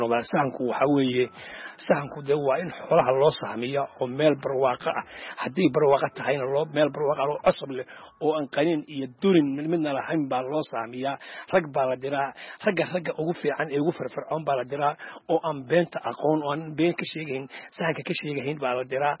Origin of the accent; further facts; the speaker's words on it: Buuhoodle, Togdheer, Somalia; waxaan ku dhashay magaalada buuhood laweli khaasanta wiliwood baan ku dhashay halkaasaan kusoo barbaaray